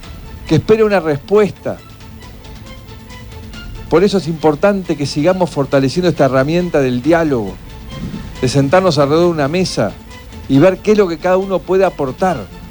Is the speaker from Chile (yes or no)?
no; Argentina; Argentinos diciendo, ¿en qué puedo ayudar? Si somos eso los argentinos. Somos gente solidaria, somos buena gente.